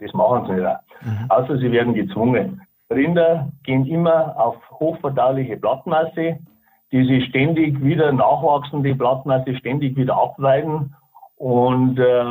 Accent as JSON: {"language": "German", "region": "Bavaria", "country": "Germany", "said": "bei uns in Bayern"}